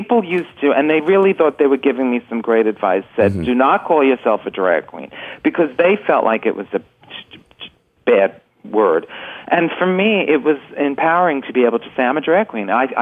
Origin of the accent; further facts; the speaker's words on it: New York City, New York, United States; You know, I grew up in the Bronx, and we used the word retarded a lot